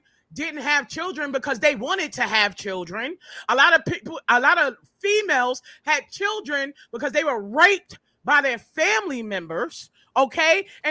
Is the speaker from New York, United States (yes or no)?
yes; Harlem, New York, United States; When you come from where I come from Harlem, I come from the slums, I come from fucking burnt down old deserted buildings